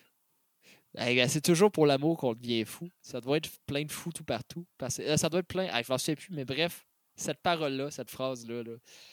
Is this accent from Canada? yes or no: yes; Quebec, Canada; je suis un fier québécois